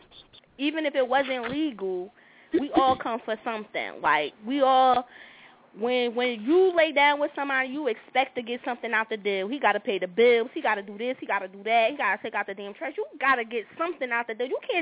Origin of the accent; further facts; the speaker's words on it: Newark, New Jersey, United States; A lot of us from the hood, I'm from Newark